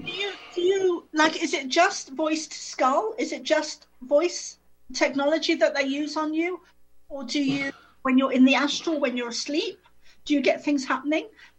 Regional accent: South Africa; born there; I started off as a child. I was born in South Africa

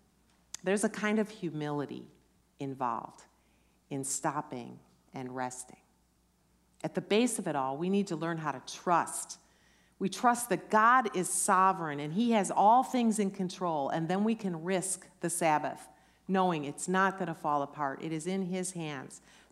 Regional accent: Chicago, Illinois, United States; Now, growing up in the Chicago area, and you're going to have to go with me now if you've been a lifelong Californian or whatever

